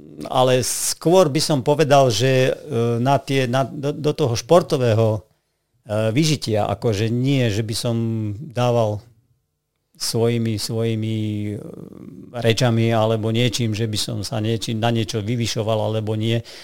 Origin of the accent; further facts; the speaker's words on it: Martin, Žilina Region, Slovakia; Ja som rodený Martinčan, áno.